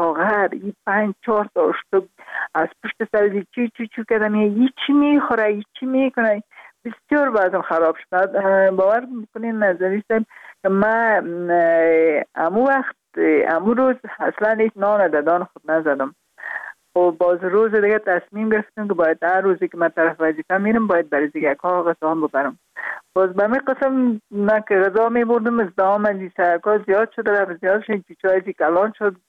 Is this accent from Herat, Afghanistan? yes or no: no; Parwan, Afghanistan; also born or lived in Kabul; البته در خود شهر کابل به دنیا آمدیم، من از پروان هستم